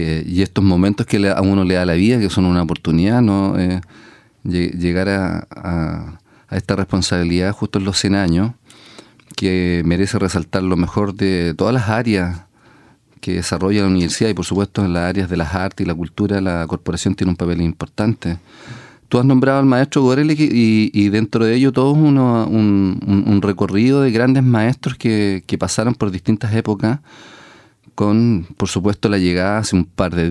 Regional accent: Lota, Biobío, Chile; born there; now in Coronel, Chile; Yo nací en Lota, vivo en Coronel, estoy ligado siempre a la cultura del carbón

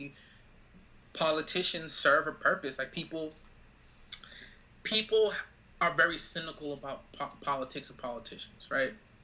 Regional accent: Boston, Massachusetts, United States; we grew up in Boston, which was a major controversy when it came to busing.

